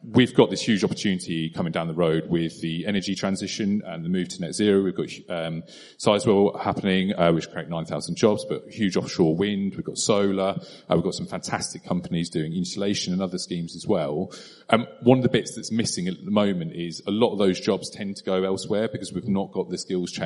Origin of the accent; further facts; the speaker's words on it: East of England, United Kingdom; growing up in Suffolk, I absolutely love it